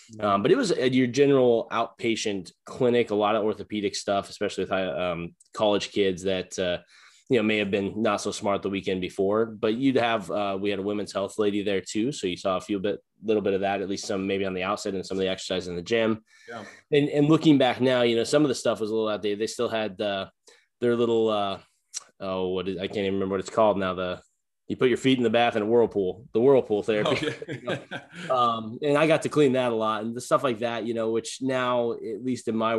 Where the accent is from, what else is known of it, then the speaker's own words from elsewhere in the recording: Colorado, United States; So I grew up in Colorado. So a lot of outdoor stuff, was very active as a kid.